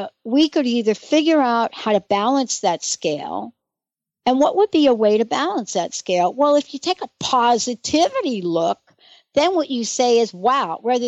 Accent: New York City, New York, United States; I'm a girl from the Bronx. I grew up in the projects.

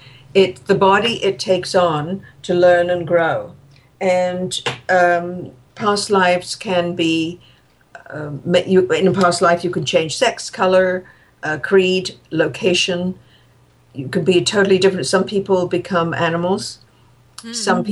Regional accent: England, United Kingdom; And, of course, growing up in England, you always know that this – we are more than we seem

